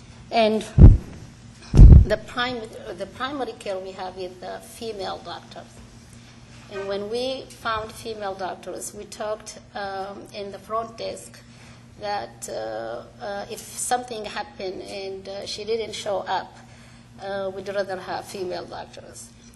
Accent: Ethiopia; English is a second language; I am from Ethiopia.

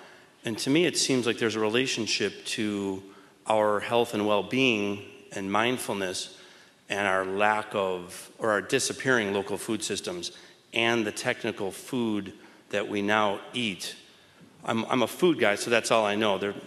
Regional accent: Chicago, Illinois, United States; I'm a chef from Chicago and a business owner.

